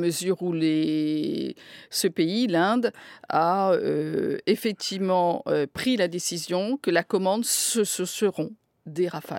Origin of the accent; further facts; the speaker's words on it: France; C'est pas parce que je suis française